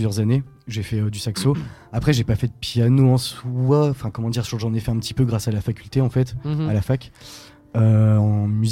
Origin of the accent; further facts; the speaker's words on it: Reims, Grand Est, France; voilà, je suis de Reims